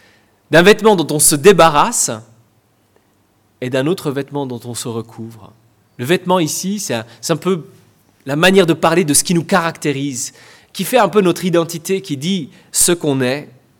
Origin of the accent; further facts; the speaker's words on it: Paris, Île-de-France, France; en tant que parisien